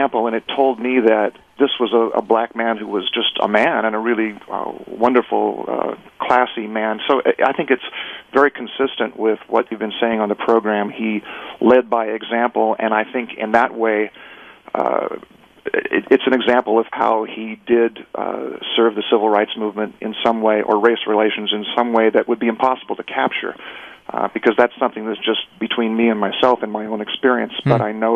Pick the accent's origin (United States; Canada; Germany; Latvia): United States; San Leandro, California; now in Berkeley, United States; I grew up in San Leandro in the East Bay.